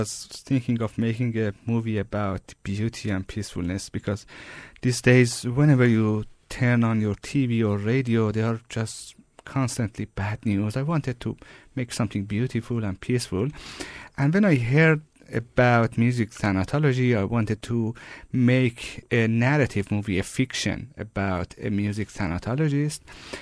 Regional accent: Iran; English is a second language; Rumi is Persian, as you know, and I'm Persian as well. I'm originally from Iran.

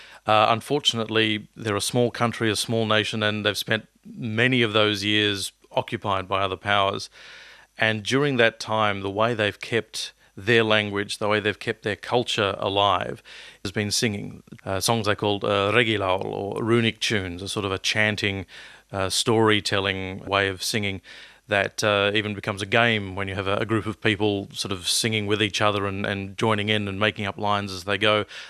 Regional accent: Perth, Western Australia, Australia; I'm from Perth originally, but my grandparents were Estonian.

